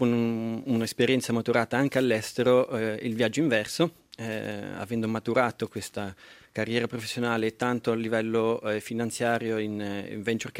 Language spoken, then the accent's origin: Italian; Switzerland; quando si è pensato di ritornare in Svizzera, e ho trovato meravigliosa questa possibilità di rientrare nel mio paese, ma non solo, proprio dove sono cresciuto